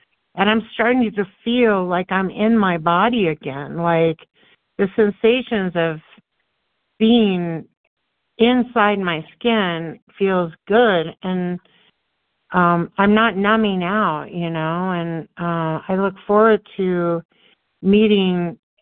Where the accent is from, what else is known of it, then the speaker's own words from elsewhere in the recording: Colorado, United States; I'm from Colorado.